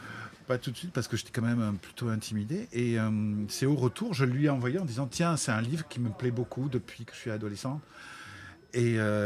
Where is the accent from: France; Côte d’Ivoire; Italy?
France; La Coquille, Nouvelle-Aquitaine; De La Coquille, comme on dit en anglais, born and raised in Périgord. Je suis né à l'hôpital à Périgueux.